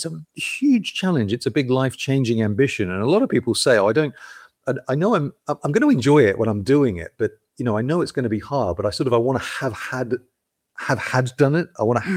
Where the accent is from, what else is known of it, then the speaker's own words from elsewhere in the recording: Australia; now in United Kingdom; I am Australian originally, though I've been in the UK 25 years now. Yeah, I am. Yeah, but I'm fairly well anglicized now.